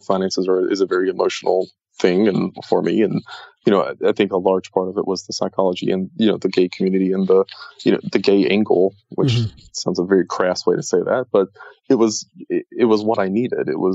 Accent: the South, United States; I grew up in the South. And, you know, you want to move to the big city

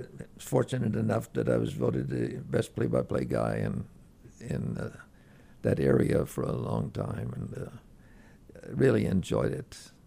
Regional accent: Coleman, Texas, United States; I was actually from Coleman. I was on a farm.

